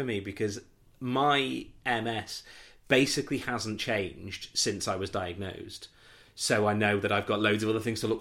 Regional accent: North West England, United Kingdom; my friends from where I grew up on here on the Wirral were all home for the Easter weekend

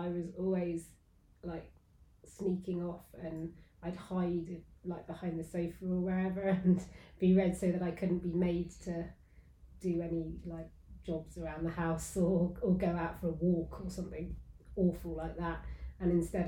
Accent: Bristol, South West England, United Kingdom; She lived opposite me, actually, where I grew up in Bristol.

